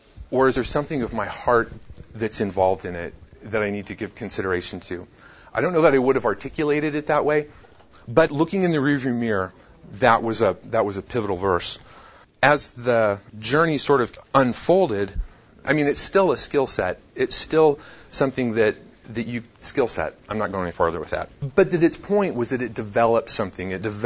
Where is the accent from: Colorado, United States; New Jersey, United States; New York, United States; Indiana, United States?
Colorado, United States; Denver; now in Nebraska, United States; I am blessed to live in rural Nebraska. I grew up in Denver. I came from the city to now where I have a lot of farmers around me.